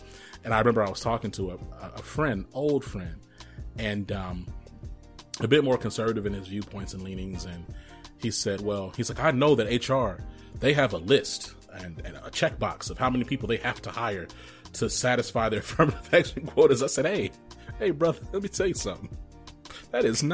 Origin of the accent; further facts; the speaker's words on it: Rome, Georgia, United States; born there; I don't know if I talk to a lot of Georgia folks. I was born in Rome, Georgia.